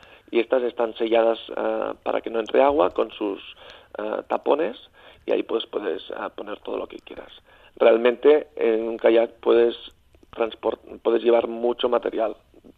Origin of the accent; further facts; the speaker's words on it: Catalonia, Spain; born there; mi pueblo natal no está en la costa y no tengo tampoco vista directa al mar, sí que me llevaban los veranos ahí en las playas de la Costa Brava.